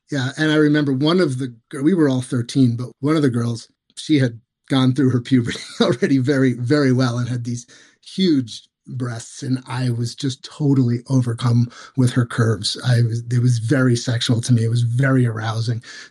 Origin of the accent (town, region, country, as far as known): New York City, New York, United States; born or raised there